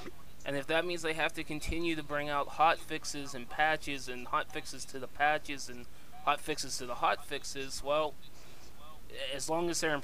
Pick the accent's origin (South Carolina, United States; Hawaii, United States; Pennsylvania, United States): Pennsylvania, United States; Pittsburgh; I'm from Pittsburgh, Pennsylvania. Go Pens!